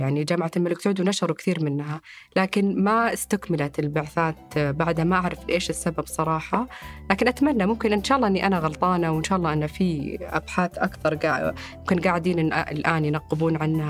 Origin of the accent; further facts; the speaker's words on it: Saudi Arabia; يعني الحمد لله الجميل عندنا في السعودية، يعني من ناحية نقول سياحية